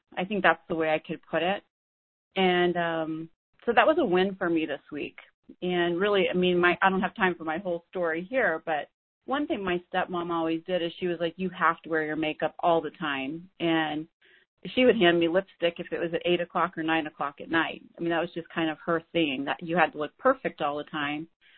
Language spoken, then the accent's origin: English; New Mexico, United States; I am. I'm originally from New Mexico.